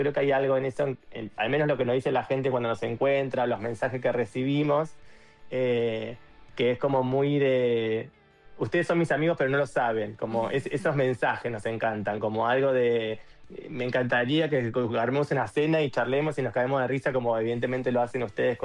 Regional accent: Rosario, Santa Fe, Argentina; yo soy de Rosario

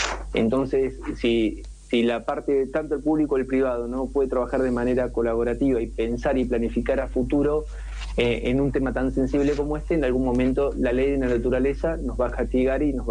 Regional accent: Tandil, Buenos Aires Province, Argentina; now in Chilecito, Argentina; Yo cuando me vine a vivir en el 2014 acá a Chilecito, yo soy originalmente de Tandil y estudié en la Universidad Pública en Tandil y pude hacer después mi doctorado en La Plata, con beca de CONICET.

